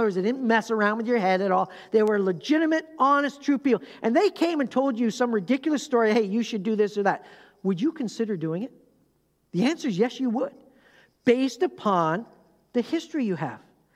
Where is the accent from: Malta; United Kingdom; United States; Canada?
Canada; moved away as an adult; Canadian background for that, all right? It's the Canadian's fault, all right? But the point is, you know, we moved from Canada down to here. It was about a 500-mile journey